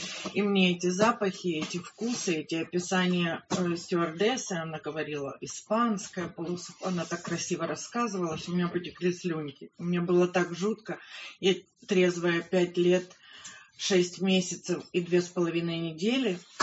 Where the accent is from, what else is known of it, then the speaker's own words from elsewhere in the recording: Kyiv, Ukraine; born there; Я родилась в Киеве